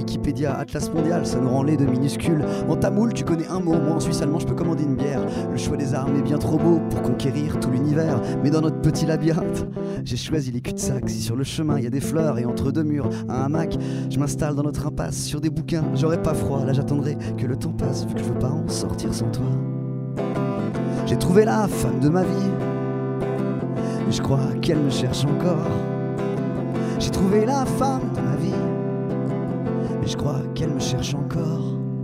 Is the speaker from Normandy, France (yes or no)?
yes; Normandy, France; moved away as an adult; now in Geneva, Switzerland; je suis j'ai grandi en Normandie, et puis ça fait 12 ans que je suis à Genève.